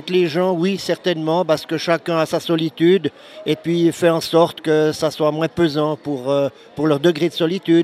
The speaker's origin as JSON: {"language": "French", "town": "Le Locle", "region": "Neuchâtel", "country": "Switzerland", "tie": "born or raised there", "said": "Je suis d'ici, du Locle. Pure souche."}